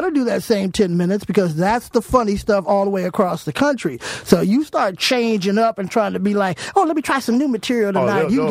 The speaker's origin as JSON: {"language": "English", "town": "Los Angeles", "region": "California", "country": "United States", "tie": "born there", "said": "Yeah, originally. Oh, really? I was born in L.A."}